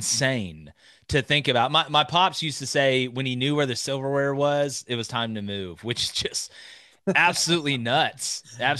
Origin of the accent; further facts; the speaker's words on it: Alabama, United States; I'm from Lee County, Alabama.